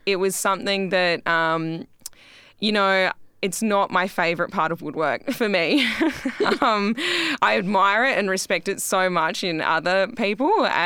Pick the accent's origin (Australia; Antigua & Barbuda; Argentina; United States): Australia; Perth, Western Australia; I'm from Perth and my family's based here and I've got heaps of friends here